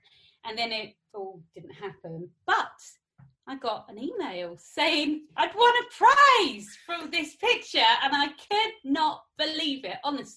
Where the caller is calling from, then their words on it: Brighton, South East England, United Kingdom; I live in Brighton, which is in the UK, and it's on the south coast. So I'm very lucky. I have a sea view from my bedroom window